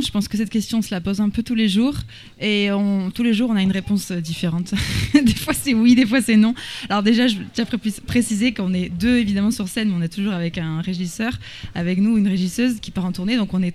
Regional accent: Marseille, Provence-Alpes-Côte d'Azur, France; also born or lived in Chile; moi, comme Marseillaise, après avoir parti plus de 10 ans de Marseille, au Chili, etc., de revenir dans ma ville natale, qui a énormément changé, mais aussi qui a gardé des choses très, très anciennes

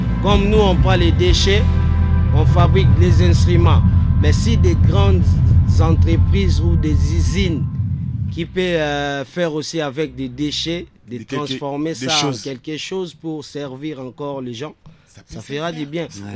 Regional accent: Kinshasa, DR Congo; Parce que nous, il y a, chez nous à Kinshasa ou au Congo, en Afrique

